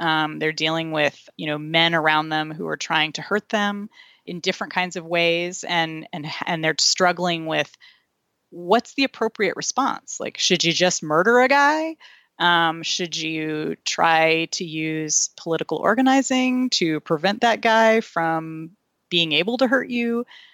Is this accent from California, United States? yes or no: yes; Irvine, California, United States; I grew up in Irvine, California, and I did not engage in murder